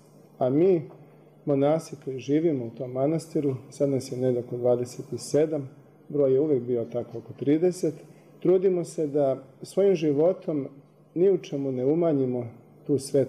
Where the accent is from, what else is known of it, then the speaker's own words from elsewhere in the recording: Serbia; isto tako i kao Srbin, jeste da Dečani do dana današnjeg nisu izgubili od svog sadržaja